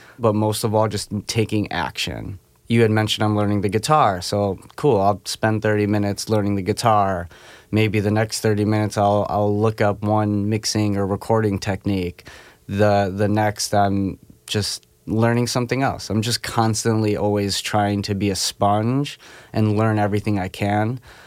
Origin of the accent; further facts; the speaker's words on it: Philippines; now in United States; I'm Filipino